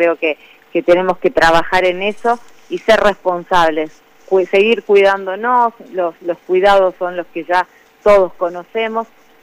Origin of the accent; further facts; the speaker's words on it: Argentina; nos identifican muchísimo como argentinos